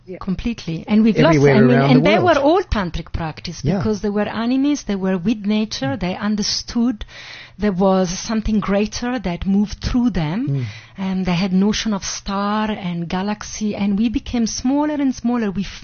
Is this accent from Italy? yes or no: yes; Italy; I grew up in Italy.